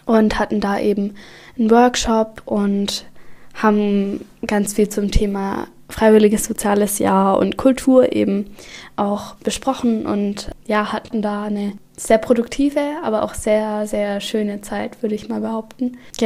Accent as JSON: {"language": "German", "region": "Baden-Württemberg", "country": "Germany", "tie": "born or raised there", "lives_now": "Nordfriesland, Germany", "said": "Und dann ein Wort aus dem Hohenlöschen, also aus meiner Heimat, erzählen."}